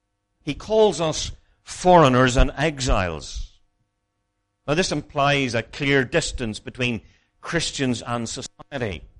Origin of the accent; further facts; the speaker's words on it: Ireland; now in England, United Kingdom; I'm a foreigner from Ireland